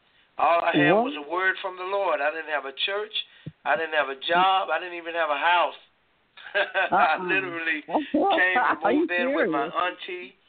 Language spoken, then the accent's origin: English; Coushatta, Louisiana, United States; I was born and raised in Coushatta, Louisiana. That's where I'm born and raised, and I began pastoring there in 2002 as a senior pastor of New Hope.